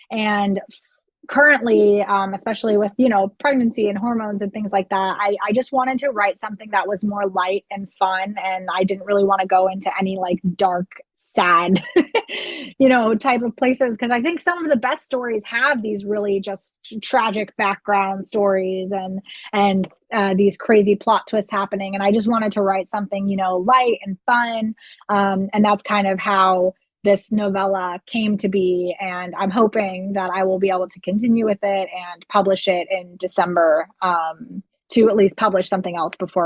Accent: Florida, United States; I grew up in Florida, which is a very hot climate. So we don't have snow for Christmas.

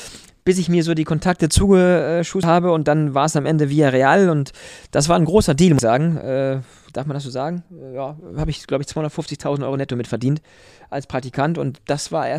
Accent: Lower Saxony, Germany; Und Dümmersee ist meine Heimat hier am Dümmer, kleinen Kreis Vechta.

